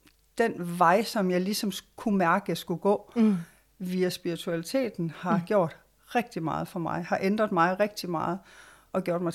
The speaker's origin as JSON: {"language": "Danish", "town": "Bjerringbro", "region": "Central Denmark Region", "country": "Denmark", "tie": "born or raised there", "also_born_or_lived": "Vejle", "lives_now": "Harridslev, Denmark", "said": "Jeg er faktisk født i Vejle, og så er vi flyttet til Bjerringbro, og så er jeg selv flyttet til Randers."}